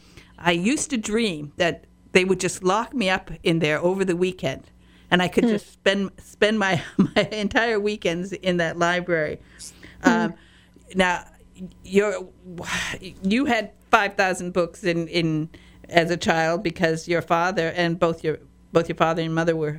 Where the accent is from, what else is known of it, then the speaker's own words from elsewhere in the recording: Michigan, United States; when I was a little girl, I was raised in Upper Peninsula of Michigan